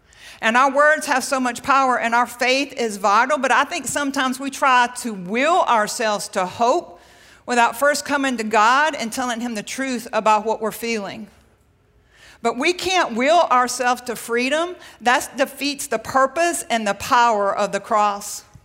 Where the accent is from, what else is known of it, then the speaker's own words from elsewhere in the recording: Mississippi, United States; I was raised in Mississippi, in the Mississippi Delta, and we lived next to the Mississippi River.